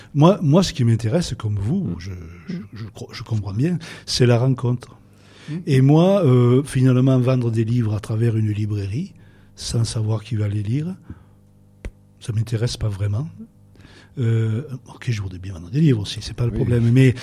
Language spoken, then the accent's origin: French; Castellane, Provence-Alpes-Côte d'Azur, France; born there; Je peux dire, pour le paraphraser, que Castellane, c'est mon pays natal préféré.